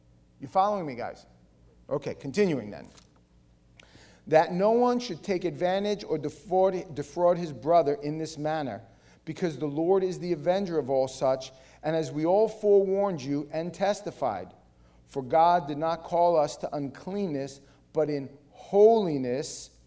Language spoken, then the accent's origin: English; Queens, New York, United States; I want you to know that I grew up in Queens, New York.